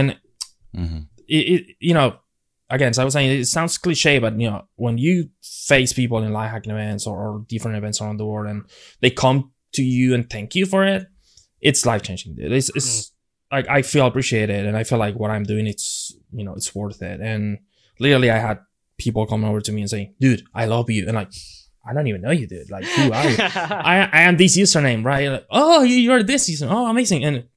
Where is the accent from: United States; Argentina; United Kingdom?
Argentina; Like, yeah, I am from Argentina.